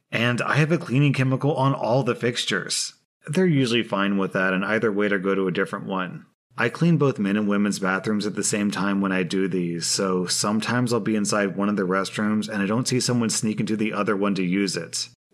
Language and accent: English; Southern United States, United States; I'm from the American South, where Bubba is a common nickname for any junior male who has the same name as his father.